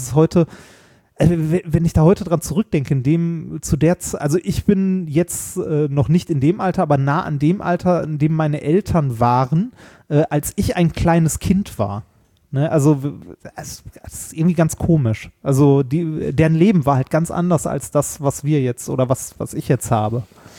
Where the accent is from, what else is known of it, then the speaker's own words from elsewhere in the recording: Essen, North Rhine-Westphalia, Germany; ich bin ja mittlerweile sehr selten nur noch in Essen, aber wenn ich dann so in den Stadtteil komme, wo ich aufgewachsen bin, ne, wo ich wirklich, wirklich einen Großteil meines Lebens verbracht habe